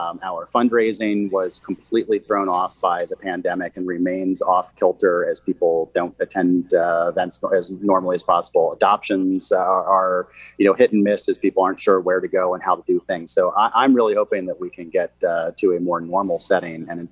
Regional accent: Pennsylvania, United States; I grew up in Chester County, Pennsylvania, so I like Labradors, but that's just because they're around.

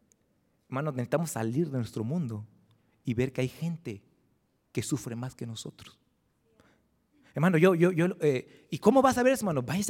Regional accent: Mexico; yo soy hijo del maíz, hermano. Y soy mexicano 100%.

